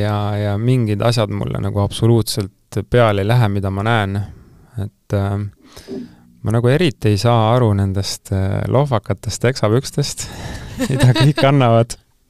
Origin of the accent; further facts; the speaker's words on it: Türi, Järva County, Estonia; siis tuleb Türil. Minu kodulinnas